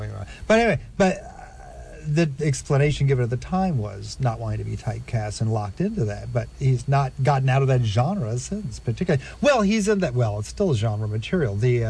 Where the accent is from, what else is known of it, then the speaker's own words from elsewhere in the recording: United Kingdom; we're British, we don't care about those things.